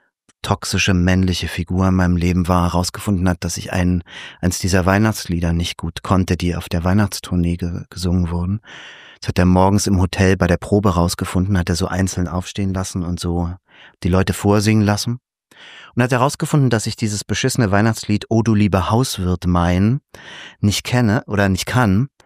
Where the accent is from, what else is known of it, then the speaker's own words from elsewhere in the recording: Leipzig, Saxony, Germany; ich bin sehr kleinbürgerlich aufgewachsen in Leipzig. Meine Eltern sind ganz normale Arbeiter. Mein Vater ist Kfz-Mechaniker, meine Mutter ist Kosmetikerin.